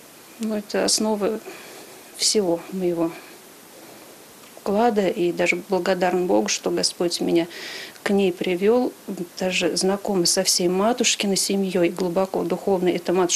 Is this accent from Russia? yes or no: yes; Penza Oblast, Russia; Родом я из Земеченского района Пензенской области. Из семьи я простой, обычный рабочий.